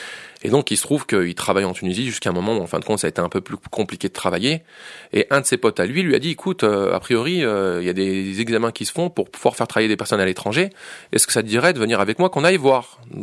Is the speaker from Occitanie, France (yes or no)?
no; Bourg-en-Bresse, Auvergne-Rhône-Alpes, France; je suis entre autres vidéaste, je suis de Bourg-en-Bresse.